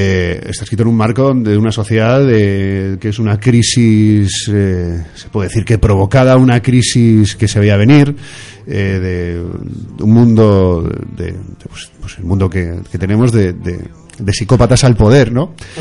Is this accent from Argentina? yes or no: no; Santa Cruz de Tenerife, Canary Islands, Spain; Llevo muchos años viviendo aquí, pero soy canario, chicharrero de corazón, ¿no?